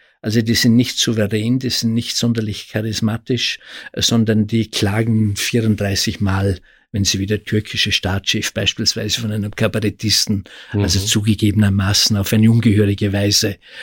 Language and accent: German; Austria; Im Jahr 1908 bzw. 1912 ist es einer psychischen Störung erklärt worden, bei uns in Österreich, Sigmund Freud, und heute ist es ein gesellschaftliches Ideal.